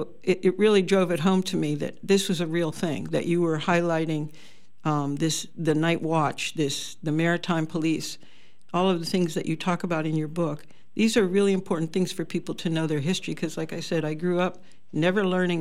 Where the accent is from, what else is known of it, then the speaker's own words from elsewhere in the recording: Pennsylvania, United States; I grew up in the Pittsburgh area.